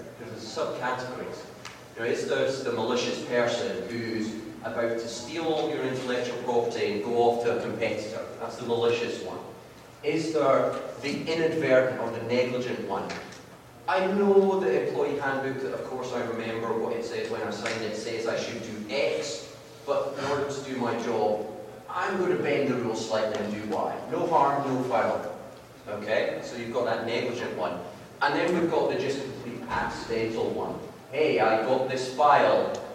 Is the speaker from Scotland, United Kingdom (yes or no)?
yes; Scotland, United Kingdom; but don't worry, I'm Scottish.